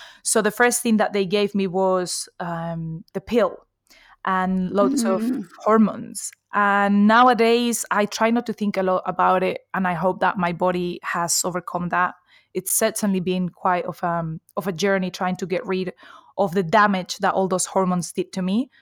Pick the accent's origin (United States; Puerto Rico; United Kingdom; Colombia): Colombia; also born or lived in Spain; as you said. I'm a nutritional therapist. I was born in Colombia, raised between Colombia and Spain. And this is something that many people like Spanish speakers notice with me, that I've got a very strange accent when I speak Spanish.